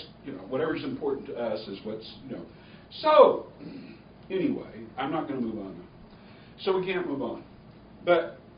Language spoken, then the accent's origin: English; Florida, United States; But I'm from Florida, and I really don't have a lot of 60-degree weather day clothes.